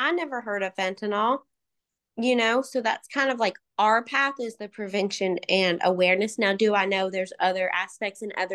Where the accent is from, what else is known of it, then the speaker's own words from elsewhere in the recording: Kentucky, United States; I understood that because I'm from Kentucky and I don't know anybody that didn't.